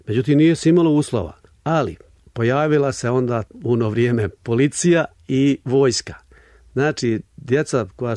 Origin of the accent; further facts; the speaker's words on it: Bugojno, Federation of Bosnia and Herzegovina, Bosnia & Herzegovina; born there; Rođen sam u Bugojnu 3. marta 1941. godine. Jedno kilometar od centra Bugojna, jedno srpsko selo, zove se Čipuljić. U njemu su živjeli 99% Srbi.